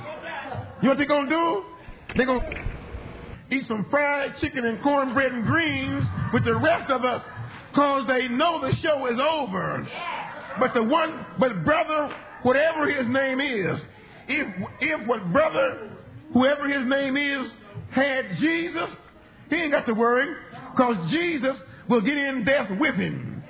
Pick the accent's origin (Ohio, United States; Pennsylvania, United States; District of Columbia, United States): Ohio, United States; Portsmouth; born there; I was born the first time in Portsmouth, Ohio.